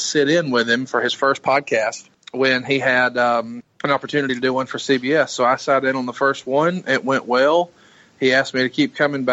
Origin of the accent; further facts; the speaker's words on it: Alabama, United States; In Alabama, you don't have a choice. You know, when you're growing up around here, it's what's your name, where are you from, who do you pull for? Answers are Alabama or Auburn.